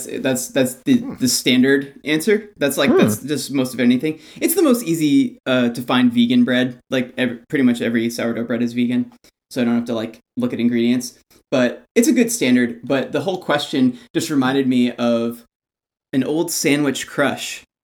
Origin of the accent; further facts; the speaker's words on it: New York, United States; Growing up in New York, it's like, I have an appreciation for a rye bread